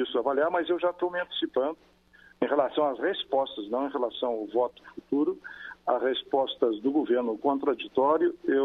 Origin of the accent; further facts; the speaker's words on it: Rio Grande do Sul, Brazil; seja o brasileiro lá no meu estado, no Rio Grande do Sul